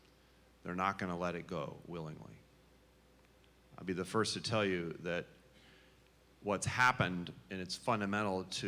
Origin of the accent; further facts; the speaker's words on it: Vermont, United States; also born or lived in Texas; See, I come from Texas and Vermont. Texas was a republic before it became a state. I grew up most of my youth and until young adulthood in Vermont